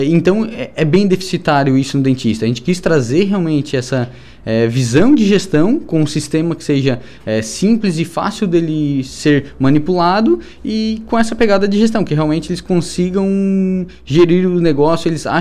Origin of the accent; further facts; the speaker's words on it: Praia Grande, Santa Catarina, Brazil; a gente vem de Praia Grande, é uma cidadezinha com 7 mil habitantes aqui da divisa com o Rio Grande do Sul.